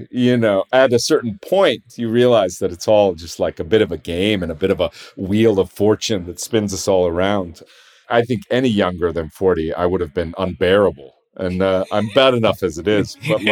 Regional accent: New York, United States; I mean, I was brought up, my whole family's from Houston, Texas. And I was, you know, I mean, I grew up in New York

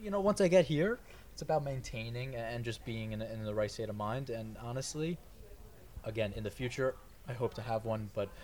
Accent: New York, United States; I'm a New Yorker. I'm hard.

